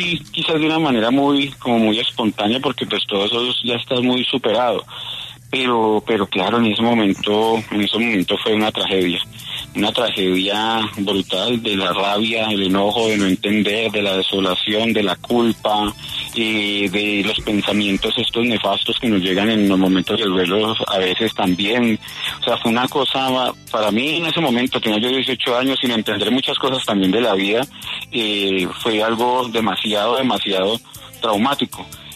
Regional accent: Buga, Valle del Cauca, Colombia; llegué a la selección de mi ciudad Buga, a la selección del Valle del Cauca.

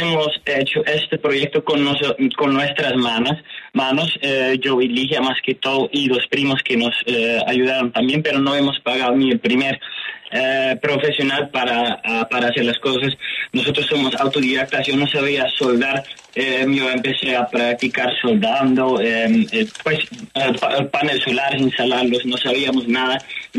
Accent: Netherlands; Spanish is a second language; mi respuesta era que no lo podía hacer según yo como holandés

